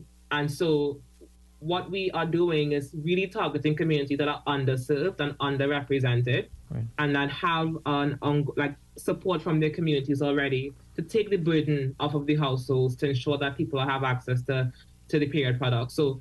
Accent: California, Trinidad & Tobago; because I grew up in California, in Trinidad, which is, you know, past Cooper, before Claxton Bay.

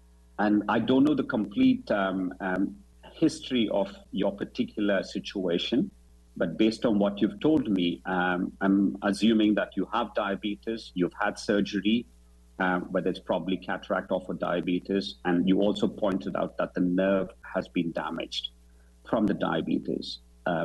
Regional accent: India; And I'm from India

